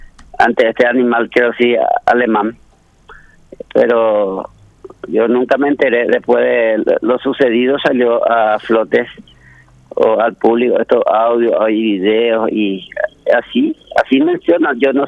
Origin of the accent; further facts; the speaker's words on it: Asunción, Paraguay; Sí, yo soy de Asunción y trabajo por ahí como todos